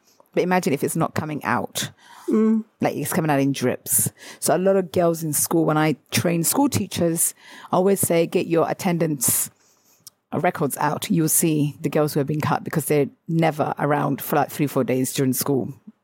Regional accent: United Kingdom; Especially as British people, we don't talk about sex.

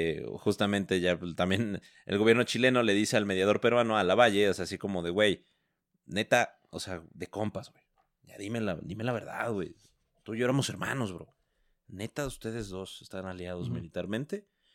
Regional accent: Mexico; Y como somos mexicanos y la neta no nos afectó en nada esa guerra

